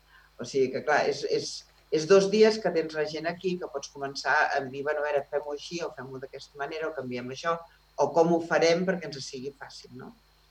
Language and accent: Catalan; Sant Feliu, Catalonia, Spain; i potser també el fet d'haver nascut al carrer Sant Joan, perquè soc de Sant Feliu de sempre, els meus pares, tota la meva família és de Sant Feliu de sempre.